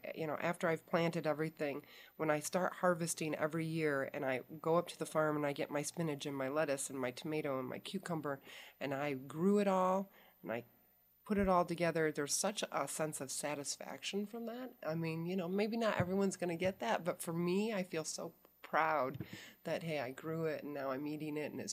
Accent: Detroit, Michigan, United States; I grew up in Detroit.

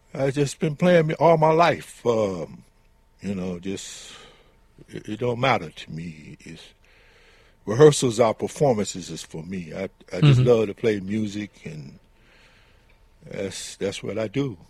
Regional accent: Detroit, Michigan, United States; born there; Well, I was born in Detroit, so, and then too, I'm not real good at communicating by talking, really.

